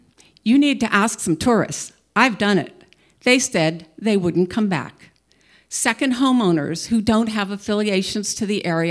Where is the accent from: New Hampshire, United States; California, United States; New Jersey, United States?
New Hampshire, United States; Sugar Hill; I'm from Sugar Hill.